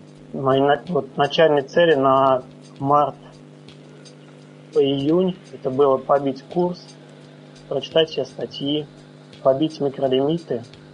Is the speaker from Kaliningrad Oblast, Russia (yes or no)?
no; Saratov, Saratov Oblast, Russia; Ну, я сам из Саратова.